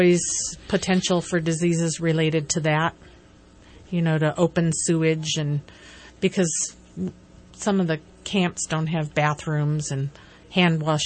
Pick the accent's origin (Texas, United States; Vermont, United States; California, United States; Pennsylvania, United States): California, United States; now in New York, United States; I moved there from California, and I was surprised to find that people actually live voluntarily where it gets to be 40 below zero. And so, you know, being a California girl, that was quite outside my area of expertise.